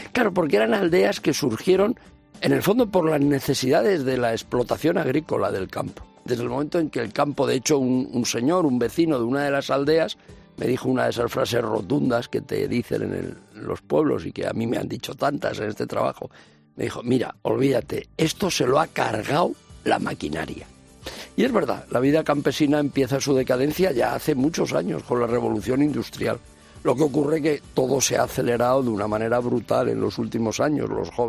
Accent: Madrid, Community of Madrid, Spain; yo nazco en Madrid, pero soy como tantos madrileños, descendiente de familias que vienen del mundo campesino y además, en mi caso, muy distantes, del norte por parte de padre y del sur por parte de madre.

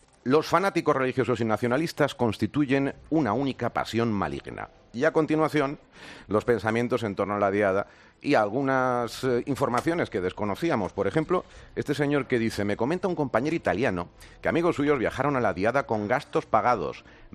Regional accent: Mataró, Catalonia, Spain; now in Talavera de la Reina, Spain; Vivo en Talavera de la Reina, he vivido toda mi niñez en Mataró, sé de lo que hablo, tengo mucha familia en Mataró

